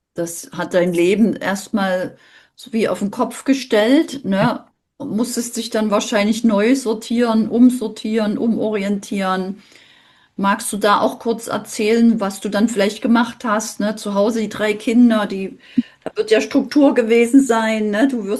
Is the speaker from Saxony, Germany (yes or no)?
yes; Dresden, Saxony, Germany; Nicht nur, weil Dresden meine Heimat ist